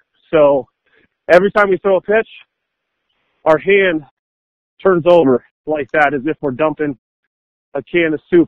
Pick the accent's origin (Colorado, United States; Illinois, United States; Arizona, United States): Arizona, United States; and I was born and raised in Arizona where, you know, you're living on the sun.